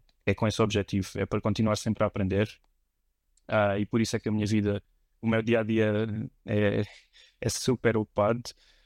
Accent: Algarve, Portugal; moved away; eu, no caso de Monchique, por exemplo, ou do Algarve, amigos do Algarve, eu já saí do Algarve já há 12 anos.

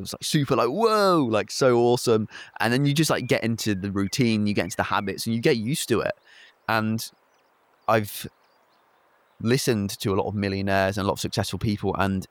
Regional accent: South East England, United Kingdom; born or raised there; moved away as an adult; now in Cornwall, United Kingdom

